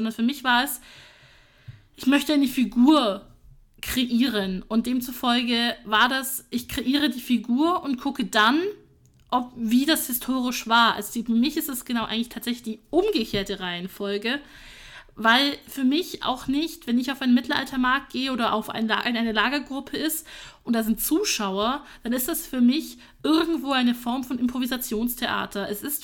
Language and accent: German; Augsburg, Bavaria, Germany; Also ich komme übrigens aus Augsburg